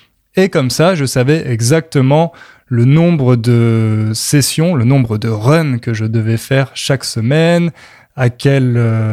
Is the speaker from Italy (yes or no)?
no; Châteauroux, Centre-Val de Loire, France; born there; que j'allais rester là où on s'est installé, à Châteauroux, dans ma ville natale, seulement quelques mois